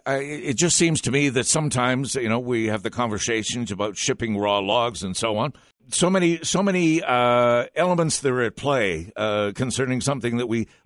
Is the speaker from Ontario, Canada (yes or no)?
no; British Columbia, Canada; And I think we all, as British Columbians, had an understanding and an attitude of how important that was.